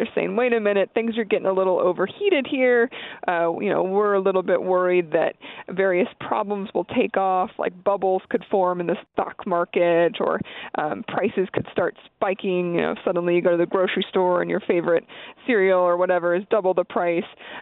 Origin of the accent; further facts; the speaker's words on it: Pennsylvania, United States; I'm from Pennsylvania.